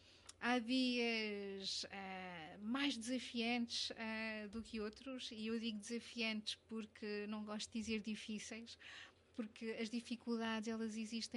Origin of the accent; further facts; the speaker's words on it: Lisbon, Portugal; Eu sou de Lisboa, eu sou natural de Lisboa, portanto, nascida e criada, é uma cidade que eu amo também.